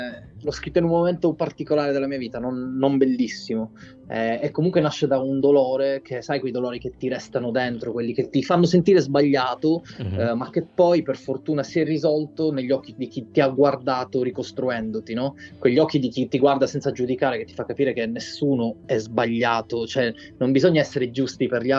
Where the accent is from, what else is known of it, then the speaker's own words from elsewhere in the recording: Sicily, Italy; io vengo dal sud, vengo dalla Sicilia, quindi noi del sud abbiamo questa teatralità, secondo me, innata